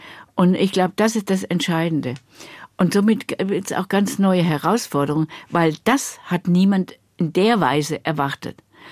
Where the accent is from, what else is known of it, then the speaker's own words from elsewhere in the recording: Germany; natürlich, wenn ich Englisch spreche, hört man es in meinem Akzent sowieso, automatisch verbunden, dass ich, also ganz klar, ich bin Deutsche.